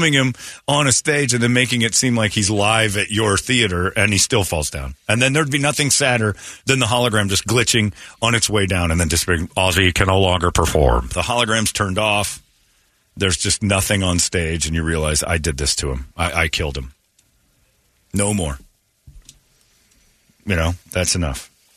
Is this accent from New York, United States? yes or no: no; Philadelphia, Pennsylvania, United States; Because I'm from Philly. It's a Philly thing.